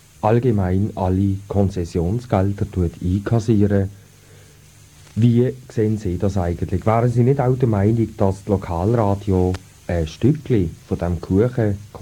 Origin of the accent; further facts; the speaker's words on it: Basel, Basel-Stadt, Switzerland; Als Basler kann ich da nicht gut antworten.